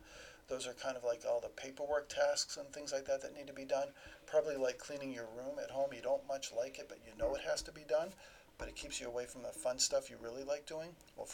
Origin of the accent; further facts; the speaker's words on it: Allenstown, New Hampshire, United States; I grew up in a town called Allenstown. It's south of Concord. It's right near Bear Brook State Park